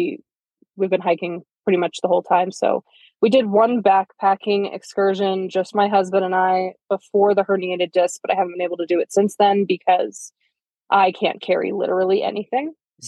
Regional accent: Philadelphia, Pennsylvania, United States; So, I mean, I grew up in Philadelphia, but we drove out to the Grand Canyon at one point and we hit Tahoe on the way.

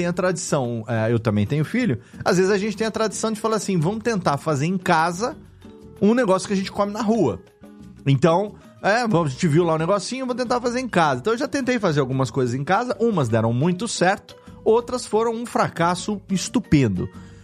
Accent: Serra Negra, São Paulo, Brazil; Quando eu era criança, tinha aqui em Serra Negra um bar que era o Bar do Titão

